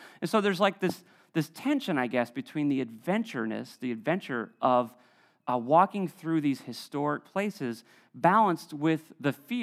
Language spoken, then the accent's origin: English; Preston, Connecticut, United States; growing up in Preston, I mean, I must have seen 100 submarines launched back in the day.